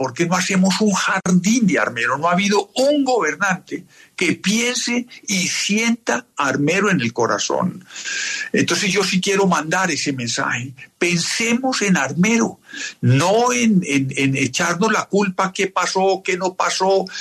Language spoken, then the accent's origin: Spanish; Guamo, Tolima, Colombia; also born or lived in Bogotá; yo nací en Bogotá, soy más rolo que un troli, pero le cuento a Diego que el Tolima siempre lo he tenido en el corazón. Nosotros teníamos una finca en el Guamo, y yo me crié allá y aprendí mis cosas allá